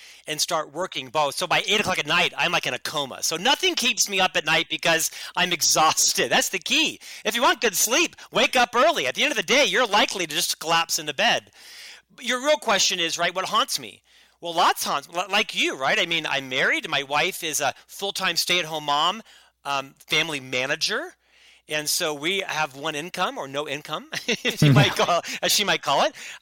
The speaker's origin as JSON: {"language": "English", "town": "Orlando", "region": "Florida", "country": "United States", "tie": "born there", "said": "I was born in Orlando, Florida."}